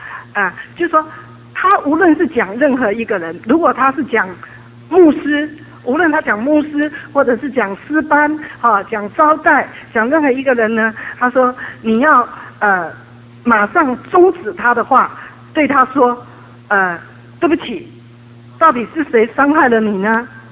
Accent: China; 我觉得可能我们中国人呢，因为也许从小家庭的背景或者政治的背景很受压

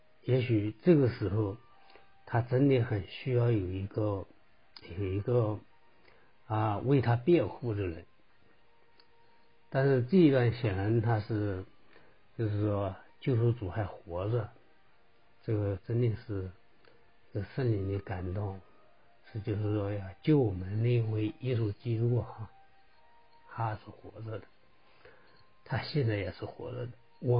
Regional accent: China; 就像我们中国人讲的

